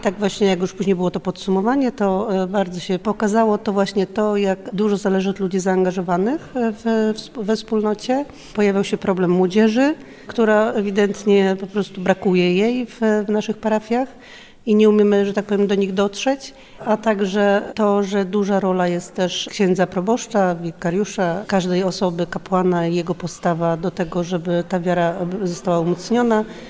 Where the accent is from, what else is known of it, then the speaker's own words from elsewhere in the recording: Lewin Brzeski, Opole Voivodeship, Poland; jestem z parafii z Lewina Brzeskiego.